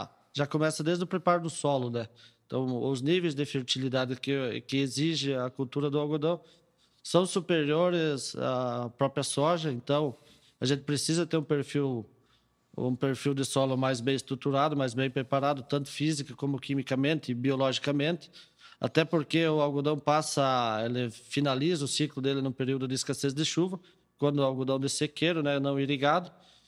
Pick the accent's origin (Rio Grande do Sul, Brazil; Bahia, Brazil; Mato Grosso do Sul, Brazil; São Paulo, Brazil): Rio Grande do Sul, Brazil; now in Piauí, Brazil; sou gaúcho, mas fazem 8 anos que eu resido no sul do Piauí.